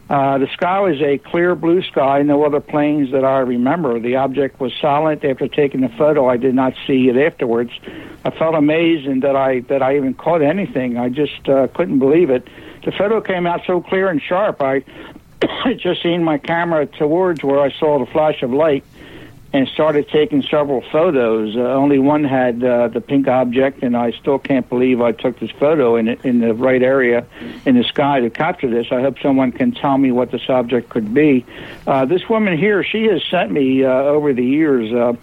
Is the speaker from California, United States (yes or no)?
no; New Jersey, United States; I'm from Jersey. I'll drive up to New York